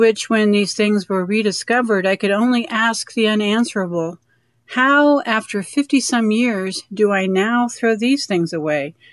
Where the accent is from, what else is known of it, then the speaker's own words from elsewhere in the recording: Dodge City, Kansas, United States; from Dodge City, Kansas